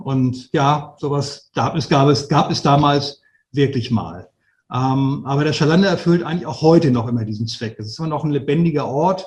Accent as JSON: {"language": "German", "town": "Flensburg", "region": "Schleswig-Holstein", "country": "Germany"}